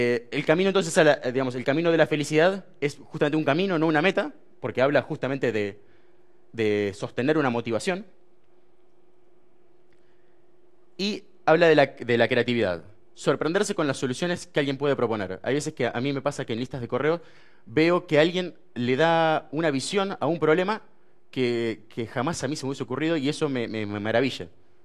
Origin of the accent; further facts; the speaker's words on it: Argentina; Vengo de Argentina, ¿no? Que alguien no coma carne en Argentina es poco.